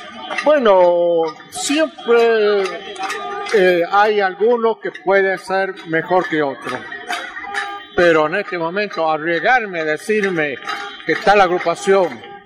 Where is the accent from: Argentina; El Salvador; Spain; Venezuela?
Argentina; Porque soy argentino, un argentino que trabaja y que paga impuestos